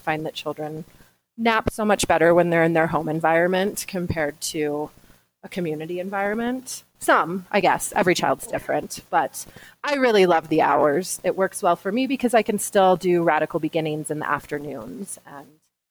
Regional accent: Colorado, United States; And I grew up in Colorado, outside of Denver in the suburbs.

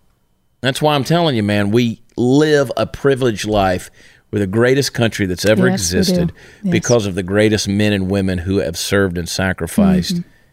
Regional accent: Georgia, United States; Well, you know, I'm from Georgia.

